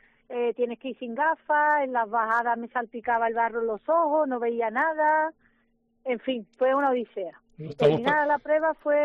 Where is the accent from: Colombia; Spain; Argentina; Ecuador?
Spain; Jerez de la Frontera, Andalusia; los que somos de Jerez pues lo sabemos muy bien